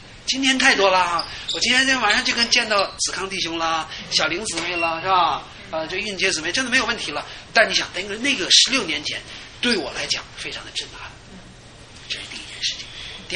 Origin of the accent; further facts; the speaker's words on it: Changchun, Jilin, China; 我2010年的年初，我回了一趟大陆，到了我老家，回了长春了。